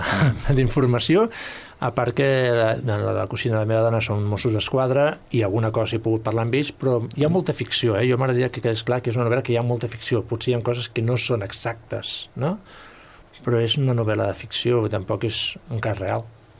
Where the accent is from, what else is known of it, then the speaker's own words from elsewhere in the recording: Barcelona, Catalonia, Spain; És Barcelona, perquè soc de Barcelona, nascut a Barcelona, i clar, conec una mica els barris d'allà